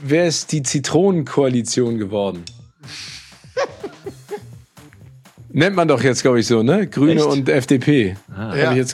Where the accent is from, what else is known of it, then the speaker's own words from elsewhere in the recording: Northern Germany, Germany; Ich komme aus dem Norden, ne?